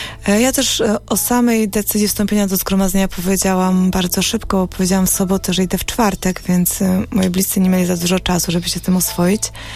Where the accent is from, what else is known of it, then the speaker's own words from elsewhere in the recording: Zubrzyca Górna, Lesser Poland, Poland; Ja wychowywałam się w rodzinie wierzącej. Jestem z Zubrzycy Górnej, to jest taka miejscowość pod samą Babią Górą, gdzie generalnie do kościoła się chodzi, wszyscy są praktykujący